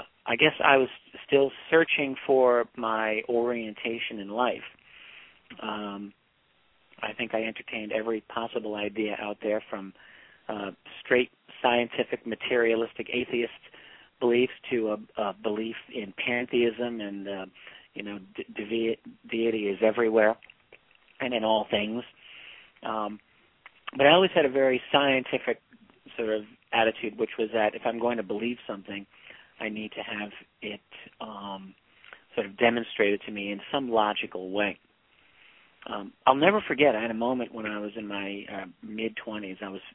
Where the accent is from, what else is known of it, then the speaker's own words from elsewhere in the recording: New York City, New York, United States; I grew up in the New York City area, in a very working class, kind of working environment.